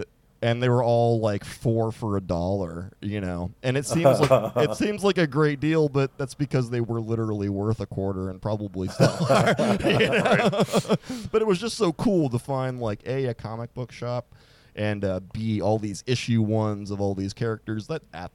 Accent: Freeport, Maine, United States; also born or lived in Texas; So I grew up, I'm from Texas, but I grew up in Freeport, Maine.

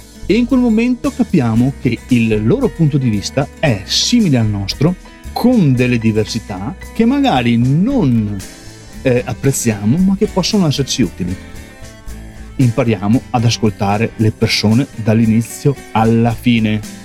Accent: Veneto, Italy; accent: Venetian; siamo tutti e due veneti, se poi dall'accento non l'avete capito che sono veneto

